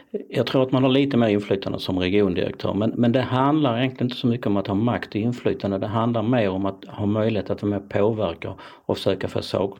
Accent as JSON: {"language": "Swedish", "town": "Malmö", "region": "Skåne", "country": "Sweden", "tie": "born or raised there", "said": "Men jag har vuxit upp i centrala Malmö"}